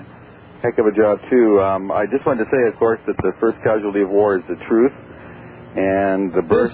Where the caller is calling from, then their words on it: Vancouver, British Columbia, Canada; Vancouver, British Columbia, West Coast